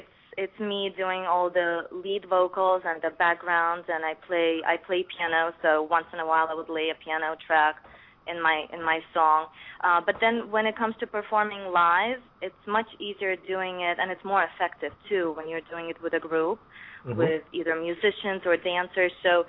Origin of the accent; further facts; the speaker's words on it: North Carolina, United States; also born or lived in Ukraine; now in New York, United States; I actually was born in Ukraine, and then my whole family moved to the States when I was a little girl. So I grew up in North Carolina and then eventually moved to New York